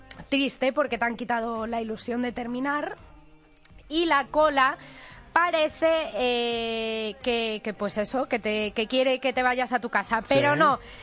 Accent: Galicia, Spain; en Galicia, o por lo menos de donde yo vengo, los besos no se dan normalmente a la gente que no conoces

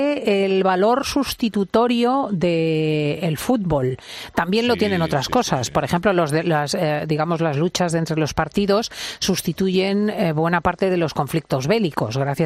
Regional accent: Spain; Basta viajar para saber como español que las menciones del Real Madrid o del Atleti movilizan desde gente en Somalia a paisanos en Irán

